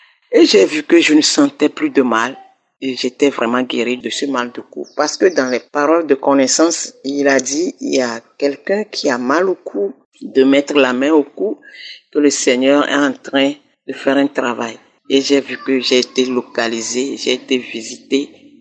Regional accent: Lomé, Maritime, Togo; Je suis togolaise, je vis à Lomé

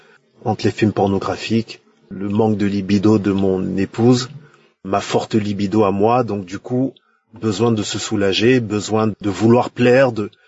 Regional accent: Benin; now in France; Je suis béninois vivant en France

